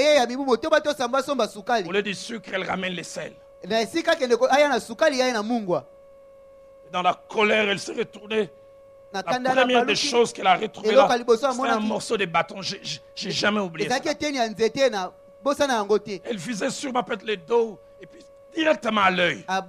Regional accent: Lausanne, Vaud, Switzerland; Dans le quartier où j'ai grandi à Lausanne

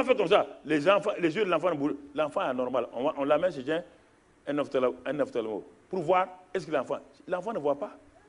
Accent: Burkina Faso; born there; Je suis né au Burkina, j'ai vu mon père burkinabé, je l'ai vu.

